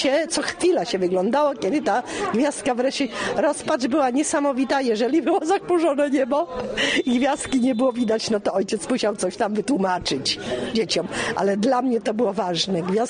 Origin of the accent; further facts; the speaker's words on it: Łódź Voivodeship, Poland; born there; Ja urodziłam się, chrzczona byłam w parafii w kolegiacie łowickiej.